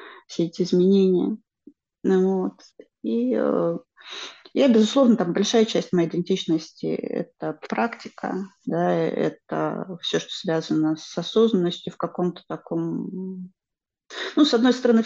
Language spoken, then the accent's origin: Russian; Khmelnytskyi Oblast, Ukraine; first language Ukrainian; Russian is a second language; also born or lived in Russia; я в существенной степени росла в Украине. То есть украинский – это мой родной язык, на котором я, ну, как бы начинала говорить вот с самого раннего детства.